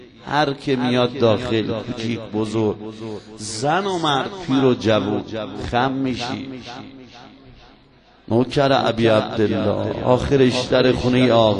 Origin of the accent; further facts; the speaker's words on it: Yazd, Iran; از یزد میام، شما بزرگواران از گوشه کنار میام.